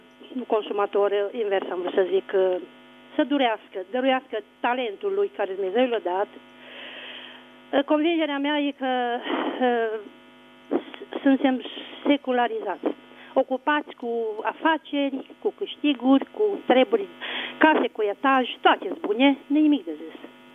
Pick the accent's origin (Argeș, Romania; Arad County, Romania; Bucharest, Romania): Arad County, Romania; Arad; sunt din Arad, județul Arad.